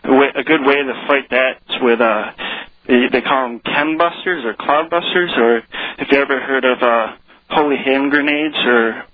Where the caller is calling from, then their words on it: Saratoga, New York, United States; Saratoga area in upstate New York.